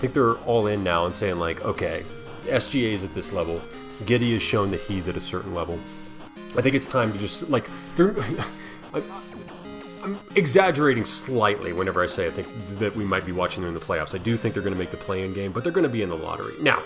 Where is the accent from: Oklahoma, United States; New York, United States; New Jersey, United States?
Oklahoma, United States; Norman; He's from Norman, my hometown.